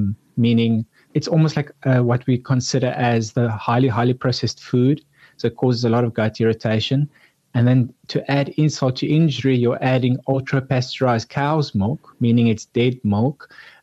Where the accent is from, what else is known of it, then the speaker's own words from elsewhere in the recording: George, Western Cape, South Africa; born there; where I was born here in George